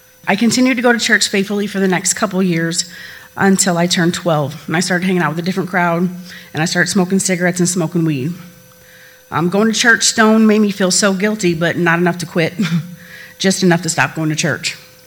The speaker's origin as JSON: {"language": "English", "town": "Duplo", "region": "Illinois", "country": "United States", "tie": "born or raised there", "said": "I was raised in Duplo, Illinois. I live with my dad, my mom, and my older sister."}